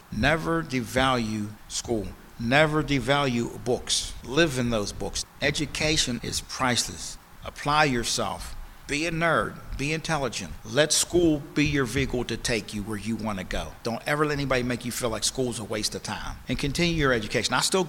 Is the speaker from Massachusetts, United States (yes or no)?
no; Pennsylvania, United States; I grew up in Northview Heights on Penforth Street. With Northview, it was a lot of families, a strong community of families, reoccurring generations, so you knew everybody.